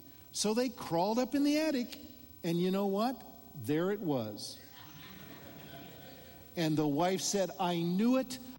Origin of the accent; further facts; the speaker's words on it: Omaha, Nebraska, United States; Now, I'm from Omaha, Nebraska. Who knows where Omaha is?